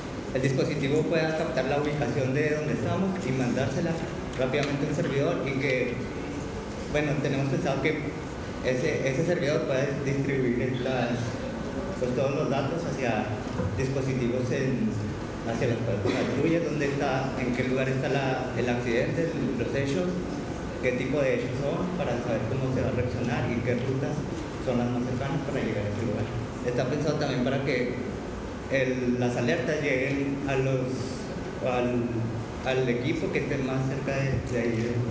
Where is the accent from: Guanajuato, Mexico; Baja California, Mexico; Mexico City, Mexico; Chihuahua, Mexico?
Chihuahua, Mexico; Ciudad Juárez; Venimos desde Ciudad Juárez, Chihuahua.